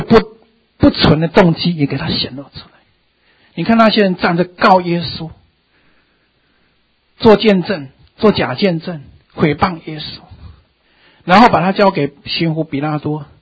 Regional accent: China; 我们中国人讲锥心泣血之痛苦，最痛苦的。

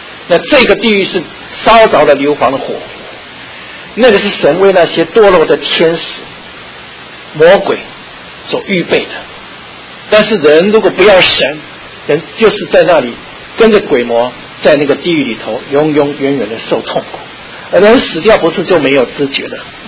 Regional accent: Taiwan; 我们台湾人哈很迷信，我觉得有一件事就是有点妙的。

